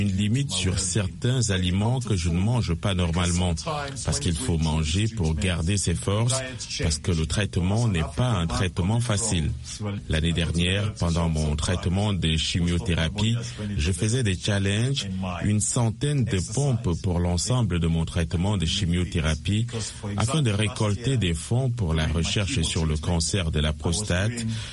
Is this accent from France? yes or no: no; Sierra Leone; Parce que d'où je viens, où je suis né en Sierra Leone, où il n'y a pas un meilleur traitement